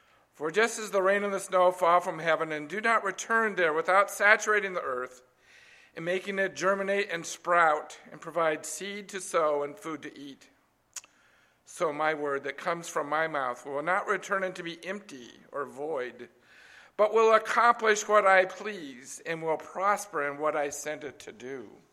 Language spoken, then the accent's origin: English; California, United States; I grew up in California, and you know the one thing I miss about California is the mountains.